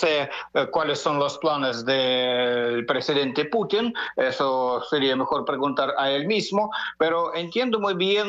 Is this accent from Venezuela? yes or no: no; Russia; A mí, como ciudadano ruso, tampoco me gustan ejercicios militares de la OTAN cerca de mi país